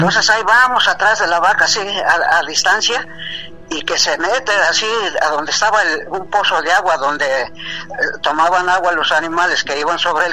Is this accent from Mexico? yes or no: yes; Sultepec, State of Mexico, Mexico; este sucedió allá en mi pueblo, allá se llama Sultepec, Estado de México.